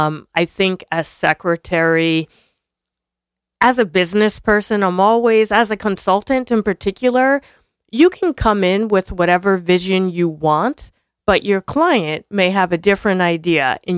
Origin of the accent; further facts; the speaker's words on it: Montclair, New Jersey, United States; So I grew up in Montclair, which most people know as a wealthy town, but I grew up very poor.